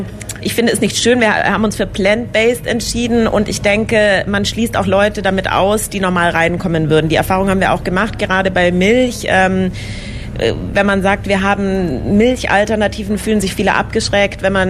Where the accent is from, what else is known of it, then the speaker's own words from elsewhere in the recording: Munich, Bavaria, Germany; wir kennen uns aus München, wir kommen beide aus München.